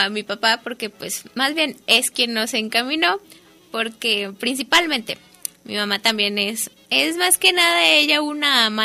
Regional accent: Guadalajara, Jalisco, Mexico; yo nací aquí en Guadalajara, toda mi vida ha sido aquí en Guadalajara

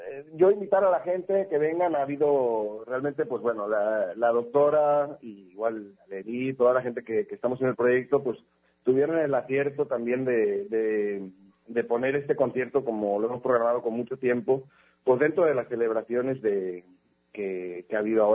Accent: Guadalajara, Jalisco, Mexico; la Guadalajara y el Jalisco que tenemos hoy en día, ¿no? De ahí parten muchas cosas que hoy en día somos como tapatíos

